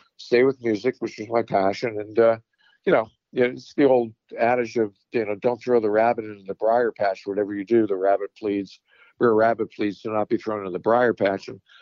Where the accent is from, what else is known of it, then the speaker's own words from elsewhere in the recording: New York City, New York, United States; now in Los Angeles, United States; So we moved to Los Angeles from New York, culture shock to say the least.